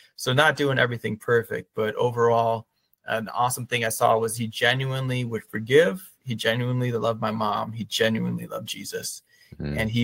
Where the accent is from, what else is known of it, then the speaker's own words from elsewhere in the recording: Illinois, United States; So I grew up around Chicagoland area.